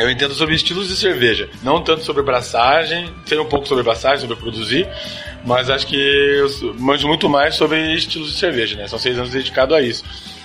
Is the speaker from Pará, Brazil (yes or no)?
no; Minas Gerais, Brazil; tenho 24 anos, sou mineiro de cerveja. Tô em Maringá há 2 meses